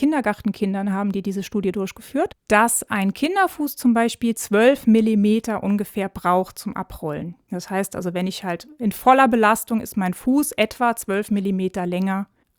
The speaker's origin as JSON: {"language": "German", "town": "Schweich", "region": "Rhineland-Palatinate", "country": "Germany", "lives_now": "Trier, Germany", "said": "Eigentlich aus Schweich, also Schweich, Riol, da unten."}